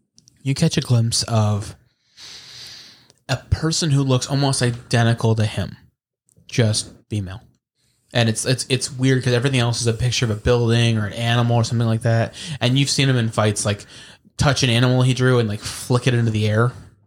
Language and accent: English; Illinois, United States; We're actually all from Illinois.